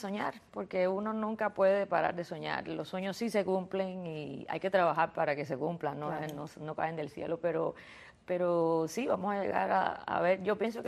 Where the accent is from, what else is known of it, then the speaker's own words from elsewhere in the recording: Cuba; now in Miami, United States; en el caso mío, que soy cubana y llevo aquí voy a cumplir 23 años.